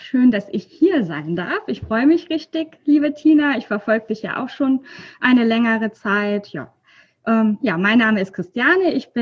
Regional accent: North Rhine-Westphalia, Germany; ich komme aus der Nähe von Köln. Die Bibliothek liegt auch in Bergheim, hier wohne ich auch

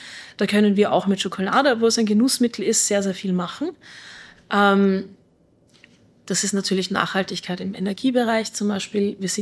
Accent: Austria; da sind wir Österreicher doch sehr ähnlich.

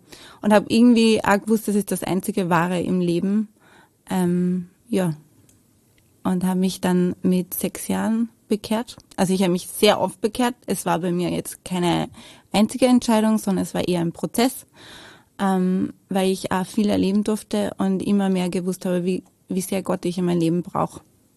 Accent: Lower Austria, Austria; born or raised there

